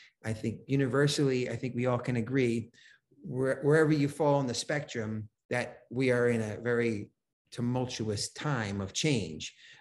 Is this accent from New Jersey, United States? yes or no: yes; New Jersey, United States; now in Sarasota, United States; I'm an Italian from the Northeast, New Jersey. So, you know, my wife and I recently moved to Sarasota, Florida, which is in the West Coast of Florida.